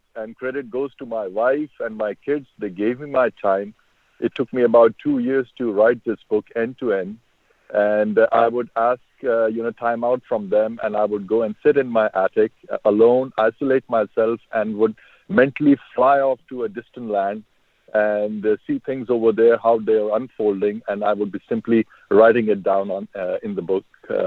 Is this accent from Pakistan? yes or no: yes; Pakistan; when they would know that I'm from Pakistan or I belong to Pakistan.